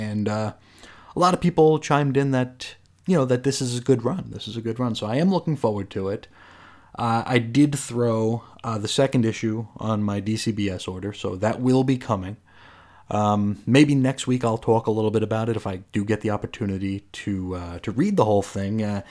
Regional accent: New York, United States; because I grew up in Brooklyn, Staten Island, and Long Island.

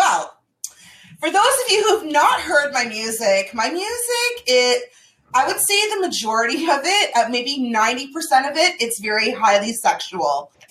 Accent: Toronto, Ontario, Canada; you know, we're both from Toronto.

